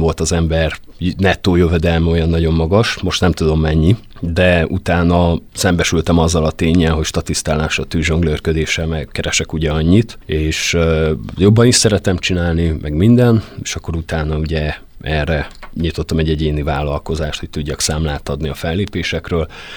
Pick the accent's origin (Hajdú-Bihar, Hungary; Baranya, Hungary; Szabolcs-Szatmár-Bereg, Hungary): Hajdú-Bihar, Hungary; Debrecen; Debrecenben születtem, ott nőttem fel. Aztán végülis a kulturális antropológia miatt kerültem a Miskolci Egyetemre, meg aztán Miskolcra.